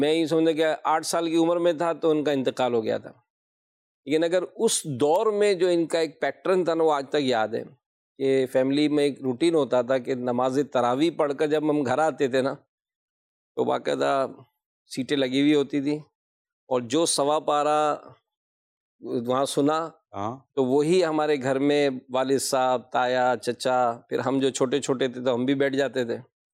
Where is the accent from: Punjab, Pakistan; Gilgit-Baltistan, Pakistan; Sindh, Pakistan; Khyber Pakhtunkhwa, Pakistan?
Sindh, Pakistan; Hyderabad; now in Karachi, Pakistan; So basically میرا تعلق تو حیدرآباد سے ہے, حیدرآباد سن.